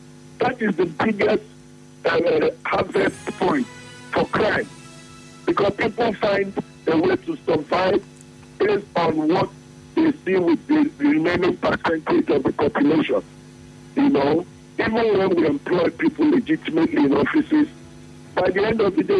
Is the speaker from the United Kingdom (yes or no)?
no; Nigeria; I owe nobody my apologies for being a Nigerian, and I'm proud to be a Nigerian.